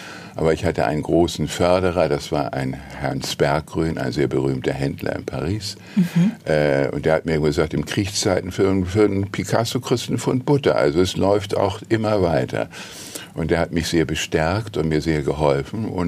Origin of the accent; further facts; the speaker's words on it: Hamburg, Germany; so schlecht ist das Wetter in Hamburg auch gar nicht, wie als Hamburger.